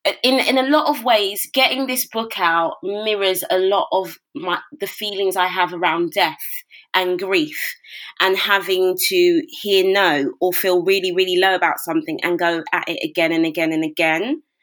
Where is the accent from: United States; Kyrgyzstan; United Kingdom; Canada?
United Kingdom; London; Born and raised in Brixton, South London.